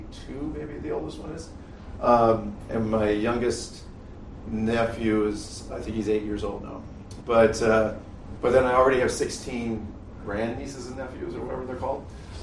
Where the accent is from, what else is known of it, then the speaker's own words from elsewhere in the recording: Milwaukee, Wisconsin, United States; I am from Milwaukee. I was born in Milwaukee, raised, and then we just kept kind of moving our, making our way outside of the city.